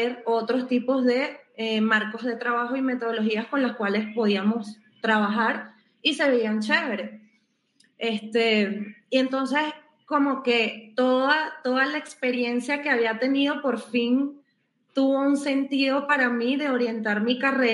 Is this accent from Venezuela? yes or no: yes; Caracas, Capital District, Venezuela; Yo soy de Caracas, Venezuela. Comencé en el área a los 16 años porque yo estudié en un colegio que tenía mención técnica.